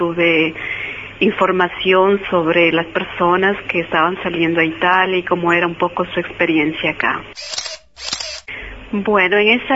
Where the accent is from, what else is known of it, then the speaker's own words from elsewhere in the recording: Quito, Pichincha, Ecuador; born there; Yo nací en Quito